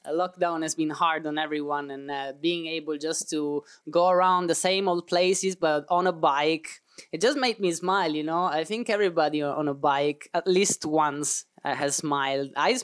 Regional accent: Palermo, Sicily, Italy; I was back in Italy, my hometown in Palermo in Sicily, and I was doing the lockdown back then

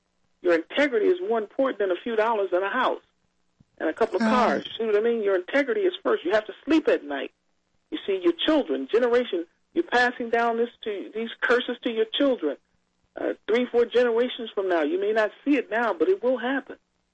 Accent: Chicago, Illinois, United States; even when I was living in Chicago, I'm from Chicago, you know, mm-hmm. and I was born and raised there.

